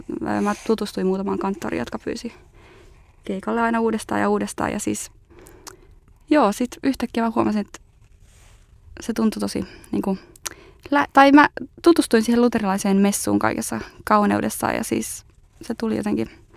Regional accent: Kangasala, Pirkanmaa, Finland; Kangasalta mä oon kotoisin

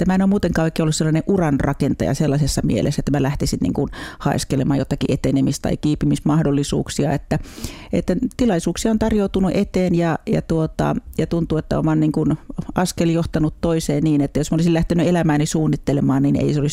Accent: Seinäjoki, South Ostrobothnia, Finland; Mun isäni on siis lähtöisin Ylistarosta, sukujuuret on Lapualla ja äiti on sitten Järviselulta Alajärveltä. Ja Seinäjoella ihan kerrostalossa asfalttipihalla, se oli mun leikkipaikka

